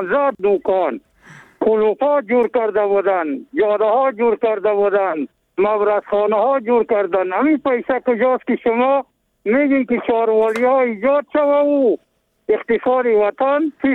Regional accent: Jurm, Badakhshan, Afghanistan; بله بله از بدخشان هستم، از ولسوالی جرم

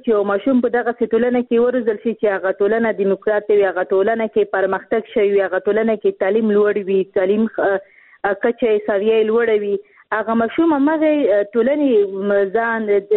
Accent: Khost, Afghanistan; ځکه چې زه خپل د خوست یم

